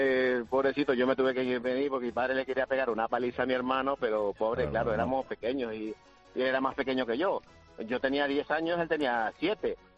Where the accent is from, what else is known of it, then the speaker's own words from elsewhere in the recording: Ecuador; tiene que ver un poco con otras cosas, que yo soy de Ecuador